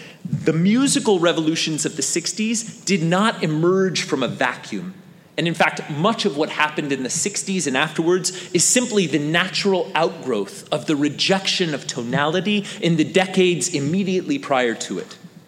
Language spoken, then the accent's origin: English; California, United States; I mean, I'm from California. There could be an earthquake at any given moment, and that produces sound, okay?